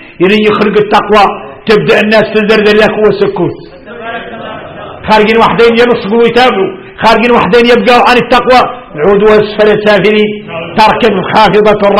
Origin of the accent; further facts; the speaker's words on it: Mauritania; يختار يعرفنا احنا موريتاني